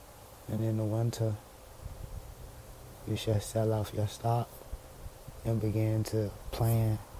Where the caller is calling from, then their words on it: Atlanta, Georgia, United States; And I'm coming humbly from Atlanta, Georgia, where the skies are pretty clear right now.